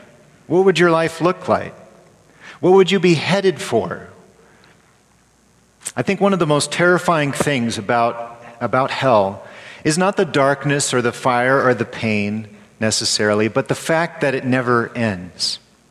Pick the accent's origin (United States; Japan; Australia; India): United States; California; I grew up in California.